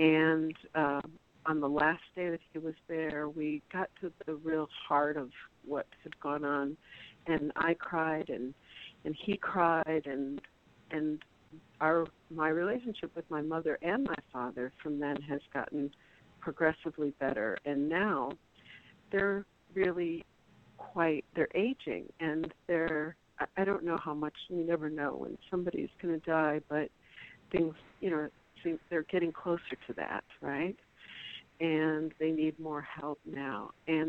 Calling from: Tucson, Arizona, United States; I am calling today from Tucson, which is where my parents live.

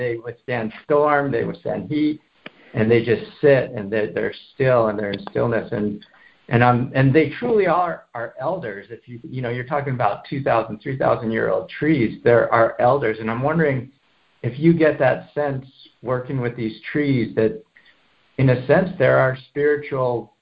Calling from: Cupertino, California, United States; I'm calling in from Cupertino, California

